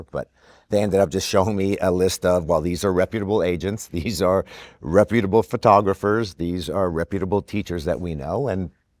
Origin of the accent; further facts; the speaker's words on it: Montreal, Quebec, Canada; I came from Montreal. I didn't know any actors, really.